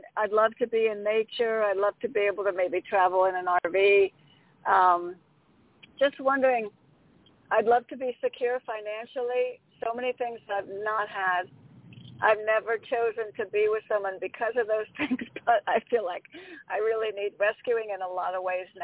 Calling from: Connecticut, United States; from Connecticut.

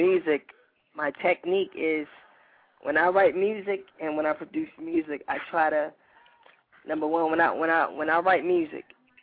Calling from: Philadelphia, Pennsylvania, United States; I'm calling from West Philly.

